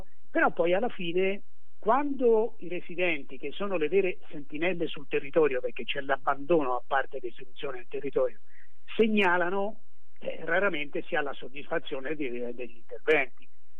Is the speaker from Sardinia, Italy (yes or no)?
no; Florence, Tuscany, Italy; sono venuto qua in centro 4 anni fa per una scelta ben precisa, perché sono fiorentino, amo la città, e vivere in centro è una dimensione per me bellissima